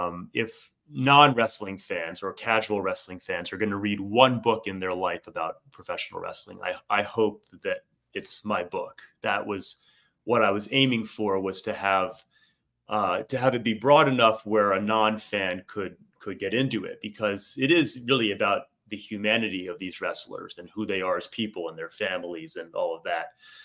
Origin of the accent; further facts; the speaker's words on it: Rhode Island, United States; I grew up here in Rhode Island, loving wrestling.